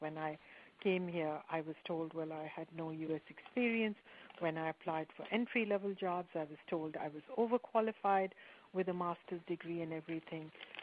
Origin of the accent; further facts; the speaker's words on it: Pakistan; moved away as an adult; now in New York, United States; Well, I come from Pakistan, and I migrated to New York back in 1990.